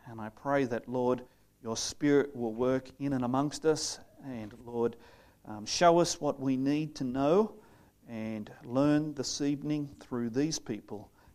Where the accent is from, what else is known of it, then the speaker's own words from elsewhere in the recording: Australia; if you're talking about it as an Australian.